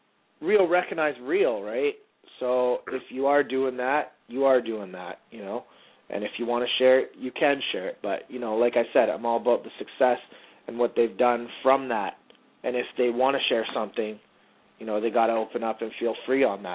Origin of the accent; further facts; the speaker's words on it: Vancouver, British Columbia, Canada; I'm from Vancouver, B.C., Canada, up on the West Coast.